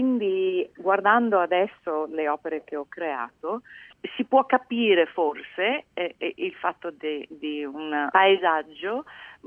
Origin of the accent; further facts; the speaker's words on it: Abruzzo, Italy; born there; visto che io sono abruzzese di origine, sono nata in Abruzzo e tutti i miei parenti anche